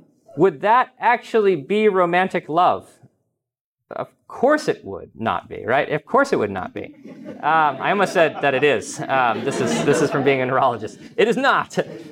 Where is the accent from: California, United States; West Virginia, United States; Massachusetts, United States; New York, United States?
Massachusetts, United States; Boston; so in the north, I'm from the Boston area, we call traffic circles, we call them rotaries.